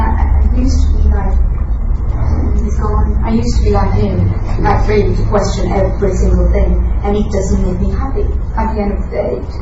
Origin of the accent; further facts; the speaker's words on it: Mauritius; I'm from Mauritius.